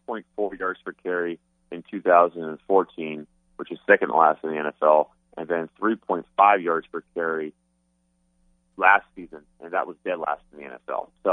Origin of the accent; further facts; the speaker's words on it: San Diego, California, United States; I'm from San Diego. I live in San Diego.